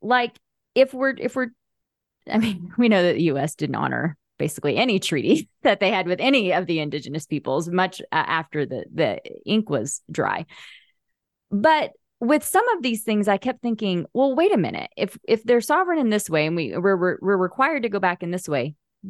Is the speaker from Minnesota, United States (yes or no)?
no; Oklahoma, United States; moved away as an adult; since I'm from Oklahoma. I lived there until I was, you know, almost 30. So went to school there, public school